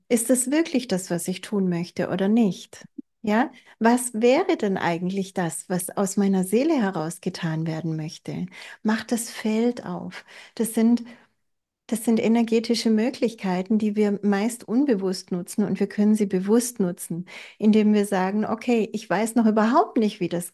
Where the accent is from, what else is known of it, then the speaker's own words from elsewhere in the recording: Germany; aber ich liebe dieses Land, es ist meine Heimat und sobald es da wieder erträglicher wird, kann ich das auch wieder machen. Und das wird es werden. Deutschland ist ein tolles Land.